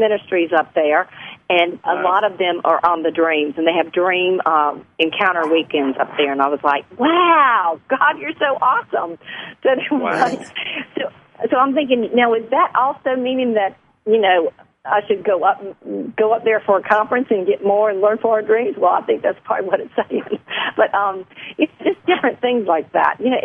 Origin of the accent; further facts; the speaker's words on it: North Carolina, United States; and here I grew up in North Carolina.